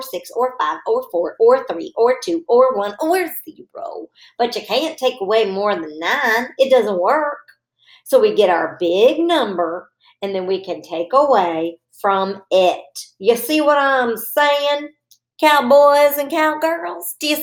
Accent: Texas, United States; accent: Texas; I might have to bring out my Texas accent because we're down on the farm.

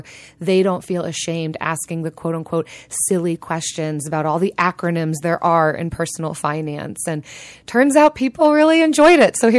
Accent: Philadelphia, Pennsylvania, United States; We're originally from the Philadelphia area.

